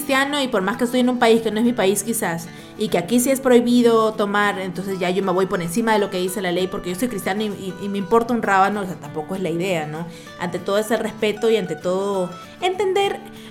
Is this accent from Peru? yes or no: yes; Peru; en esta parte del mundo, nosotros somos de Perú, en la parte de Latinoamérica quizás